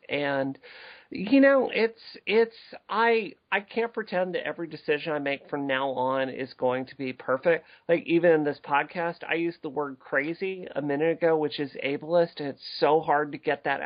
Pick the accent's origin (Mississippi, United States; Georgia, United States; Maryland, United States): Mississippi, United States; growing up in Mississippi, I've seen the horrors of racism